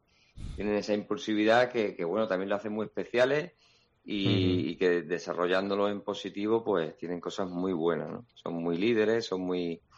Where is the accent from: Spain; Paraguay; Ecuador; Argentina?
Spain; somos 7 españoles